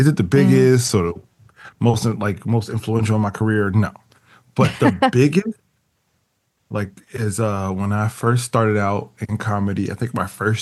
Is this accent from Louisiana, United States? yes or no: no; Jersey City, New Jersey, United States; also born or lived in Delaware; Jersey City, New Jersey, born and raised.